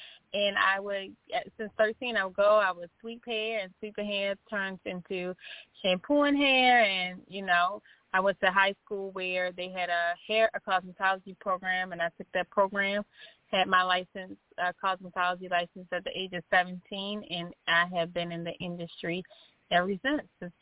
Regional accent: Baltimore, Maryland, United States; So my family is actually from the South. I grew up in Baltimore, Maryland

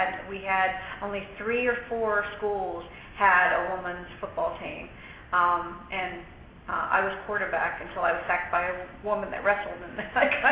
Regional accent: Canton, Ohio, United States; born there; When I was born in Canton, Ohio, right across from the Football Hall of Fame.

